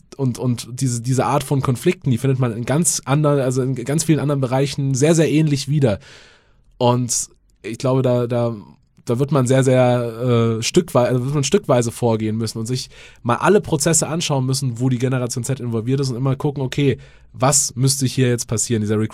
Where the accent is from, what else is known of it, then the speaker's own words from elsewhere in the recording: Bavaria, Germany; ich bin auf dem Land aufgewachsen, Vorort von München, aber schon sehr ländlich. Also das nächste Dorf hat praktisch schon mehr Kühe als Einwohner.